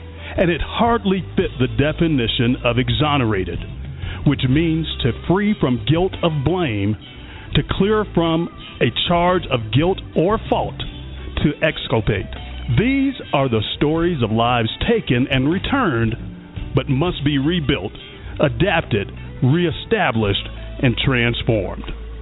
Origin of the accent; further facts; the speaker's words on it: Atlanta, Georgia, United States; growing up in Atlanta, growing up right there in the middle of where everything is going on.